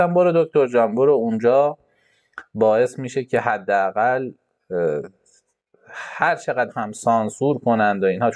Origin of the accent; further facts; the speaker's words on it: Iran; من به عنوان یه ایرانی چقدر سهم دارم تو این کشور